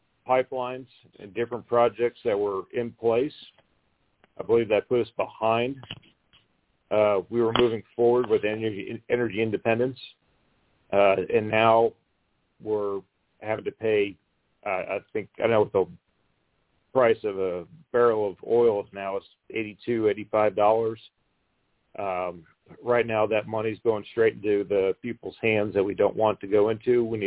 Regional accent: Dallas, Texas, United States; I grew up here in North Dallas

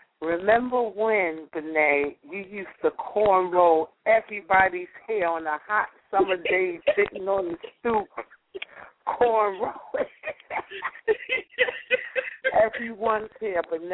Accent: New York, United States; I grew up on Union Street between Franklin and Bedford. I went to CS241 on President Street and Franklin Avenue.

